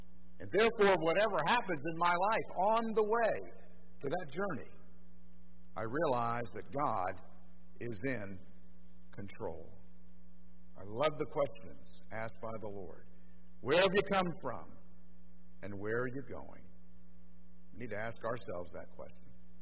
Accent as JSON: {"language": "English", "town": "Miami", "region": "Florida", "country": "United States", "tie": "born there", "said": "And say, like in my case, I was born in Miami and I'm heading to retirement"}